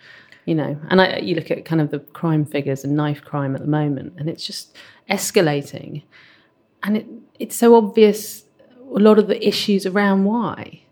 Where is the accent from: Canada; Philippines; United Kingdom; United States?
United Kingdom; London; And I'm kind of a Londoner, kind of born and bred in London, but we moved a lot because my dad's career.